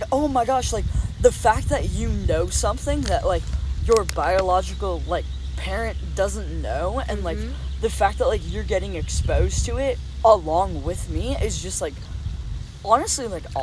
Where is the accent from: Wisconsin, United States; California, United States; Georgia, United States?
California, United States; I definitely get, like, an outsider's perspective being from up north and from the Bay